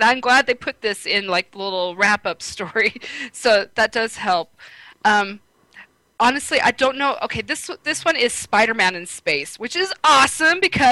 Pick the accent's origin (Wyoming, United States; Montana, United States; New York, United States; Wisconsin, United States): Wyoming, United States; I'm from Wyoming. You know.